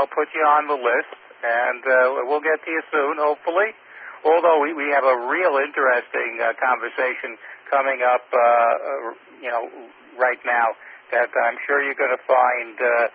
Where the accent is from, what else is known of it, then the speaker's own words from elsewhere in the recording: Brooklyn, New York, United States; I was born and bred in Brooklyn, and if there's one thing I learned here, it's sort of that.